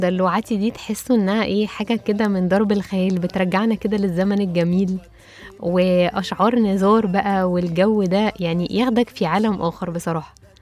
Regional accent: Egypt; مش بس عندنا في مصر، احنا كنا اتكلمنا عن الموضوع ده في الموسم اللي فات

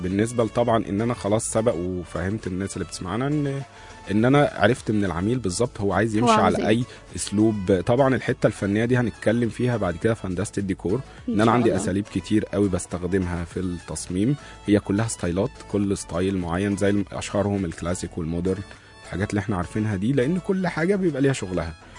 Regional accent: Egypt; ايوه هو بالنسبه عندنا في مصر طبعا المقاولين

